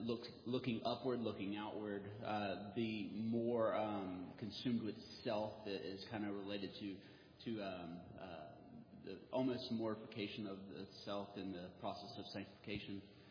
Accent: Baton Rouge, Louisiana, United States; Sure. I'm from Baton Rouge, Louisiana

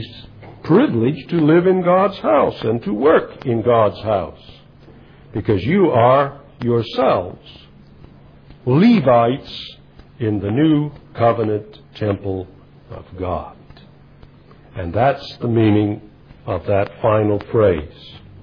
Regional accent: United States; walking through a city in the state of Georgia in my home country where they sold slaves.

